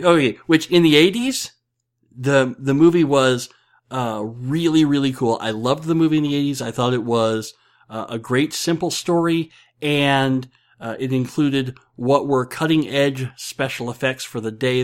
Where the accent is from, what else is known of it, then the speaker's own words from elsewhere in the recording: Nebraska, United States; No offense to anyone from Iowa. I'm from Nebraska. We got less people than you